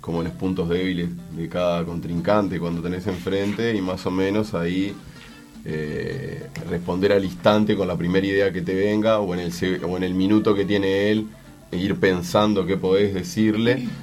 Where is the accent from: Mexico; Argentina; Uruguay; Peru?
Uruguay; Canelones; Como canarios que somos, le empezábamos a dar hasta entenderlo.